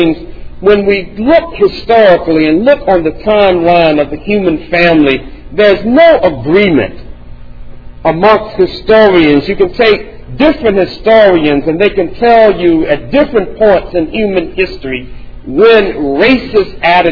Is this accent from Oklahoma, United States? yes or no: no; North Carolina, United States; born or raised there